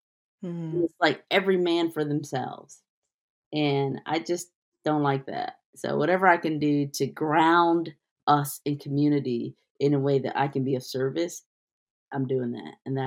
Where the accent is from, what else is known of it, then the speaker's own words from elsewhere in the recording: Detroit, Michigan, United States; I grew up in Detroit, Michigan, where I saw firsthand what a community of people do when one person is sick.